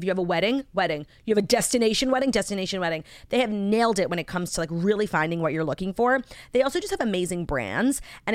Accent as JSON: {"language": "English", "region": "New York", "country": "United States", "said": "Obviously, as a New Yorker, like, I know Saks, I invented Saks, I was raised at Saks"}